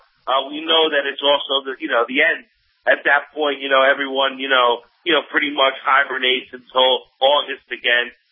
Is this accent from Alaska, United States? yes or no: no; New York, United States; I'm going to be, rooting for New York because I'm a New Yorker.